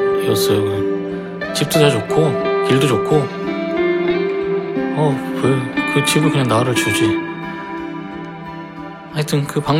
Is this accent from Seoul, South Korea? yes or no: yes; Cheongnyangni, Seoul, South Korea; 제 고향이 청량리 근처거든요. 청량리 근처에서 태어나서 10년 동안 살았는데 그래서 거기 추억이 엄청 많아요.